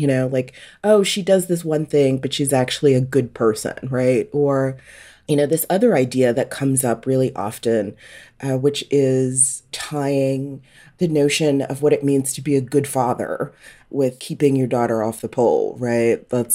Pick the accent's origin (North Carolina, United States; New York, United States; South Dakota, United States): North Carolina, United States; I grew up in North Carolina, and so I'm always looking for new and interesting stories about Black Southerners.